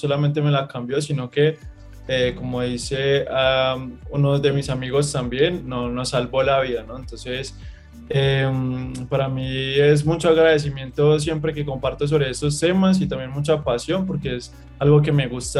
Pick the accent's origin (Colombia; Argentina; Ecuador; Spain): Colombia; Caldas; yo vengo de Caldas, que es un departamento de Colombia que es de campesinos, ¿sí? Es de personas que normalmente pues suelen tener fincas, trabajar en agricultura y todo eso. Entonces me crié recogiendo café, que es algo muy característico de acá de Colombia.